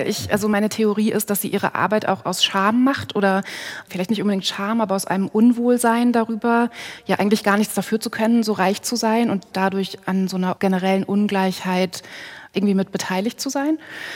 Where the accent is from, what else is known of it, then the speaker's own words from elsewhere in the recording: Lower Saxony, Germany; In Niedersachsen, oder? Genau. Im Nirgendwo.